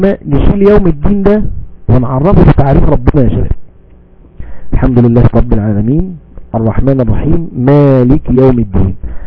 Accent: Egypt; احنا عندنا في مصر كده مثال عام يقول ايه

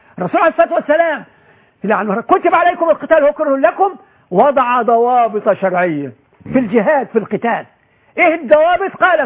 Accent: Egypt; عندنا في مصر في القاهره هنا

